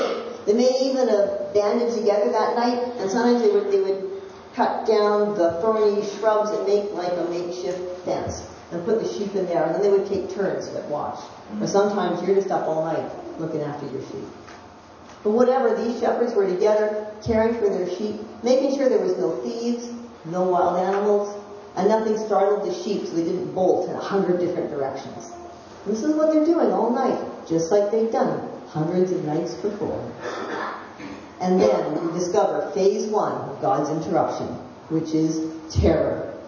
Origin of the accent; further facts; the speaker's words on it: Langley, British Columbia, Canada; now in Nanaimo, Canada; I grew up in Langley and everything was just calm and fine. I moved once from one side of town to another.